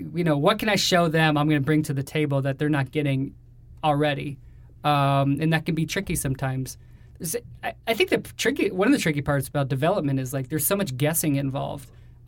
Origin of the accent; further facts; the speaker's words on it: Georgia, United States; now in New York, United States; we're three guys from Georgia who moved to New York together, and we make animation, live action.